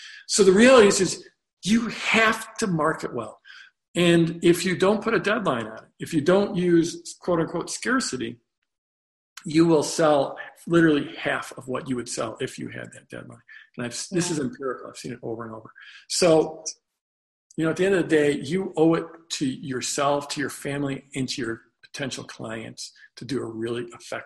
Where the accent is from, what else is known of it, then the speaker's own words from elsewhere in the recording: United States; Sorry for the brag. I'm being American.